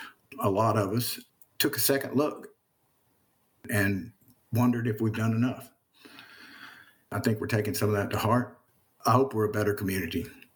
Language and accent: English; the South, United States; I'm a Southerner all my life and proud of being a Southerner.